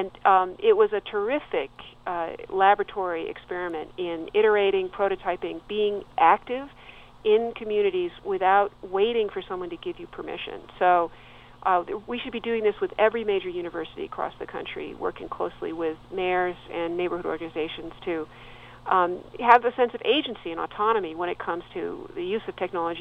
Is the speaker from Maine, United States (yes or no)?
no; Santa Monica, California, United States; I just visited my hometown of Santa Monica